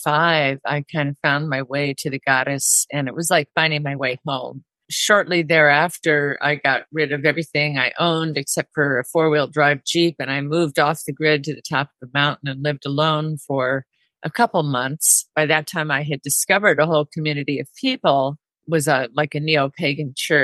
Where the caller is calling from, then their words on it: San Francisco, California, United States; Bay Area, San Francisco.